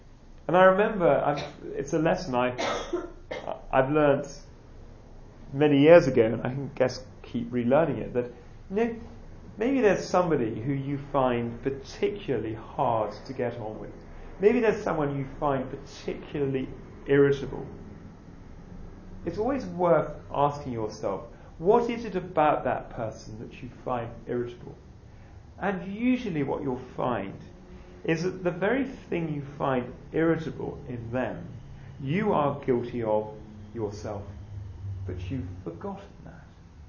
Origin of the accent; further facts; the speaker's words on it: England, United Kingdom; And I could think, well, I'm English, you know, of course I'm a superior being because I'm English.